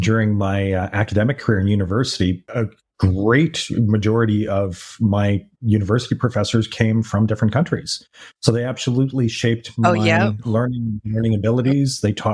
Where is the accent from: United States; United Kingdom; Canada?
Canada; as a Canadian